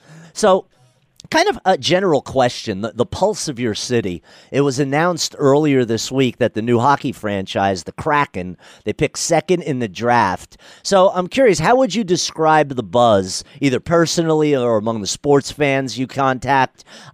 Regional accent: New York, United States; also born or lived in Philadelphia; You know, I grew up outside of New York City. I lived in Philly for 2 years, so I've been to a million NHL games.

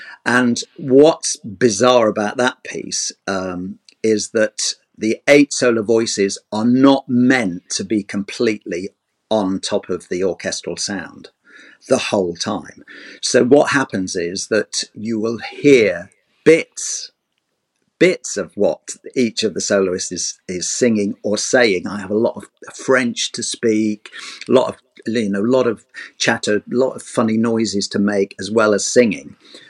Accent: Grimsby, Yorkshire and the Humber, United Kingdom; born there; Well, I was born in Grimsby, and my parents entertained locally.

